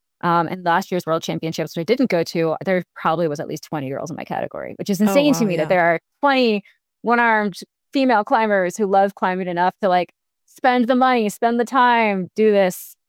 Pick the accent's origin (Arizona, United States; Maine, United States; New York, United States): Maine, United States; I grew up outside of Acadia National Park, which has incredible climbing.